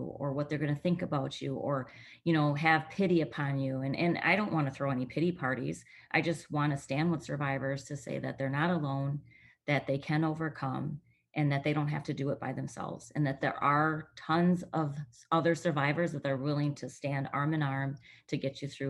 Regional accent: Racine, Wisconsin, United States; taking all of my readers through the book in Racine, Wisconsin, my hometown where I grew up, and kind of visiting my high school

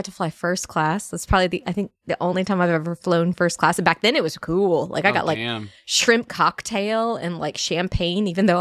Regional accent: Virginia, United States; I grew up in Northern Virginia. Very bougie Northern Virginia town. And had to get the fuck out of that town.

